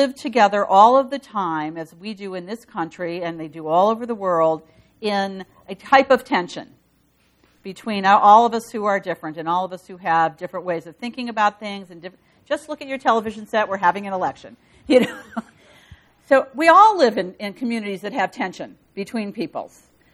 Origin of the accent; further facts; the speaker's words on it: Poland; English is a second language; now in United States; my experience as a child in my hometown in Poland